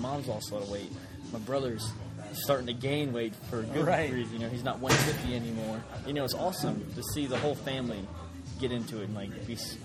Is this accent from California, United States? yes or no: yes; San Diego, California, United States; I'm from San Diego.